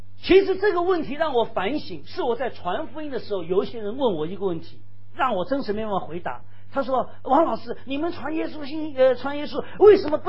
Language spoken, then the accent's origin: Chinese; Shanghai, China; now in Thailand; 我上海人哈、啊，这个很少看到这个活蹦乱跳的鸡哈、啊，是这样。我住在法租界啊，我生的环境是这样嘛